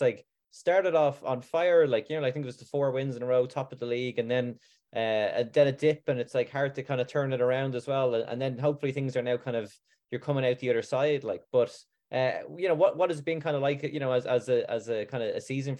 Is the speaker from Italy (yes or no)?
no; Ireland; also born or lived in Auckland; I'm from Ireland originally